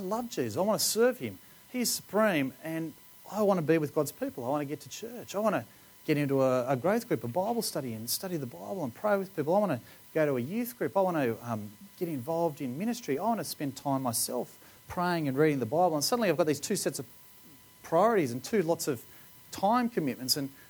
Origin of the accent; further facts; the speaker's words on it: Australia; because I grew up in Australia.